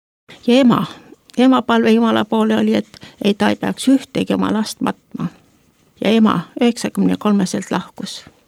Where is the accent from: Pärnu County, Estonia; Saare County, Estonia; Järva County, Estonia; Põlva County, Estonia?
Põlva County, Estonia; Olen pärit Põlvamaalt ja minu pere oli usklikud. Luteri koguduses ja meie kogudus oli Võnnus